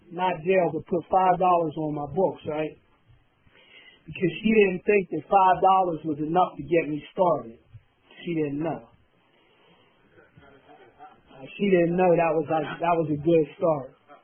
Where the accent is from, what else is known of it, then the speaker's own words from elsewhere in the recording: Pittsburgh, Pennsylvania, United States; I'm from Pittsburgh, don't know nobody.